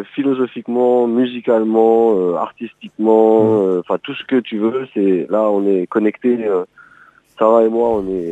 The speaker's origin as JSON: {"language": "French", "region": "Réunion", "country": "France", "tie": "born or raised there", "moved": "yes", "said": "je suis pas créole, mais j'ai été élevé à La Réunion en fait. À la fin des années 80, on est retourné en France avec mes parents."}